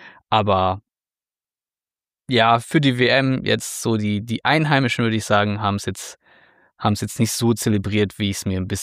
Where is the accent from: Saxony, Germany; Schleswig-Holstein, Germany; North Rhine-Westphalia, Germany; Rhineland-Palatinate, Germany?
North Rhine-Westphalia, Germany; Dortmund; so als Dortmunder und verwöhnter Bundesliga-Fan